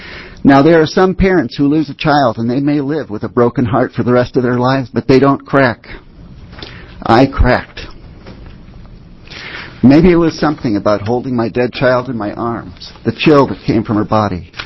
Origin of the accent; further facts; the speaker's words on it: Portland, Oregon, United States; I'm from Portland.